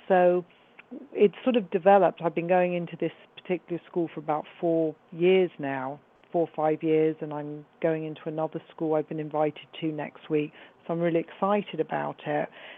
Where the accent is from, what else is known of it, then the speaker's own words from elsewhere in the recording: London, United Kingdom; D and me were born the same year. He's from, you know, the Bronx. I'm from London.